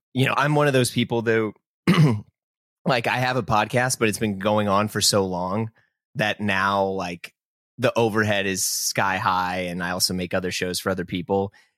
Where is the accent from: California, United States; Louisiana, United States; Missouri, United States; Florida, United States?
Missouri, United States; St. Louis; also born or lived in New York; No, I am from St. Louis.